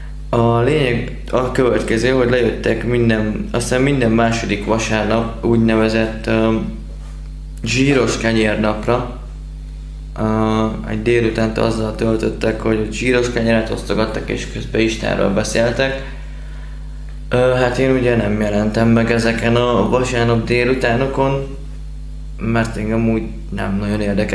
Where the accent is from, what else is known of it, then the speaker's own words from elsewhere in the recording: Nyíregyháza, Szabolcs-Szatmár-Bereg, Hungary; Görög szállásról jöttem. Nyíregyházán születtem.